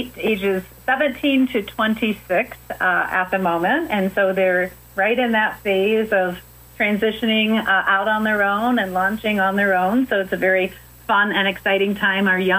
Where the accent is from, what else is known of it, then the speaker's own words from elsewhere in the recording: St. Joseph, Illinois, United States; I grew up in the St. Joe Ogden area. My family farms in Champaign and Vermilion counties, my dad's side of the family.